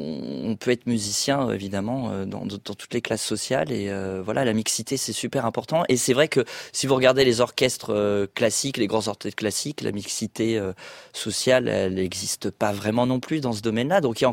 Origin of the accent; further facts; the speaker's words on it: Sartrouville, Île-de-France, France; je viens de la banlieue. De toute façon, je viens de Sartrouville.